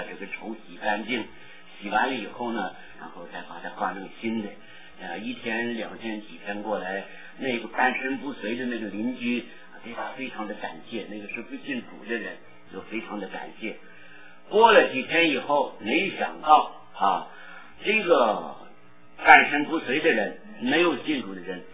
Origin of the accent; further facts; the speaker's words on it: China; 我小的时候在中国的农村长大